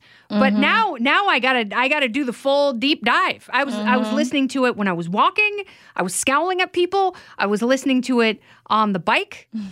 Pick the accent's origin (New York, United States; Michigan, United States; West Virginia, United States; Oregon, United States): Oregon, United States; Oh, I grew up in Oregon.